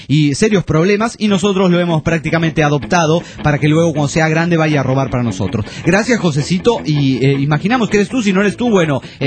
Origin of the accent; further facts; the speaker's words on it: Guatemala; de Guatemala.